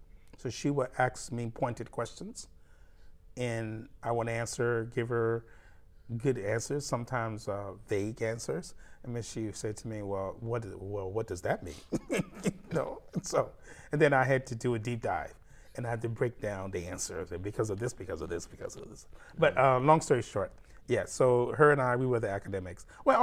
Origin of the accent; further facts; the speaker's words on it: Richmond, Virginia, United States; I grew up in the Richmond area, Richmond and Petersburg area, most of my life.